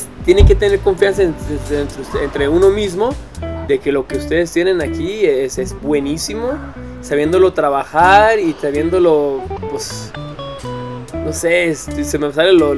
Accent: northern Mexico, Mexico; siendo del norte, siendo mexicano, aparte del chile sería el aguacate.

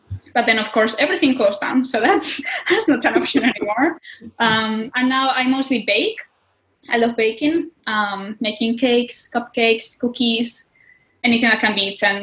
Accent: Spain; English is a second language; now in United Kingdom; So I'm from Spain, but right now I'm living in the UK. If my accent is too strong, I apologize. English is my second language, so that's probably why.

